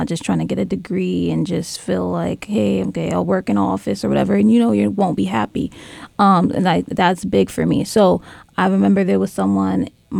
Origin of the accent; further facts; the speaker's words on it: New York City, New York, United States; I'm from New York City, so it's in my blood, I feel like, with just the artistic realm of it all.